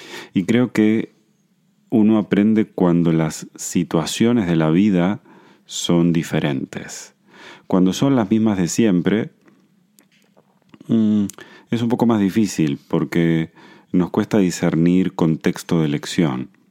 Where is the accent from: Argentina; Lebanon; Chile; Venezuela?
Argentina; born there; los que nacimos en Argentina